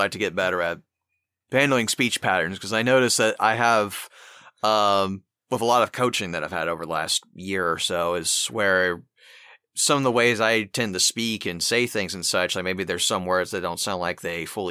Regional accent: Southern United States, United States; accent: Southern; I do have Southern dialect. And some of my word pickings and choosings might sound a little odd, and my accent will probably just come out randomly rather than often like it would for the rest of my family.

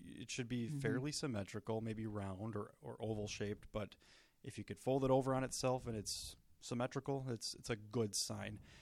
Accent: De Pere, Wisconsin, United States; So, I grew up in DePeer, so I'm from the area. Did my undergraduate down in Missouri and then came back home.

